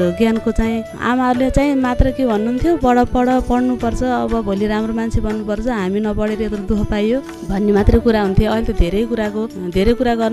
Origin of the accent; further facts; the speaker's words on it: Gandaki Province, Nepal; born there; हजुर म अब तनहुँको ढोर फिर्दी वैशाखे घाट जन्मस्थान चाहिँ